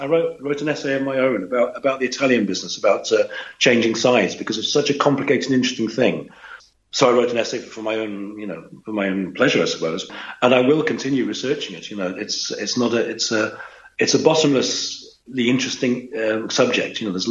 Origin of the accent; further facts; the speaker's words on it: United Kingdom; I'm British